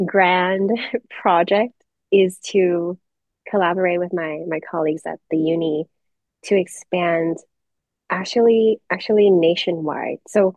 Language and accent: English; Thailand; English is a second language; Like, since I'm born and raised in Thailand, so in my high school I had the opportunity to do a project about the tsunami that hit Thailand in 2004.